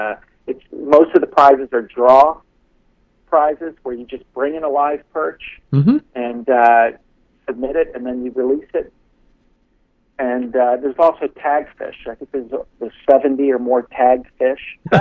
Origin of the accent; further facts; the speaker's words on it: United States; It's the first I've heard of it, being an American.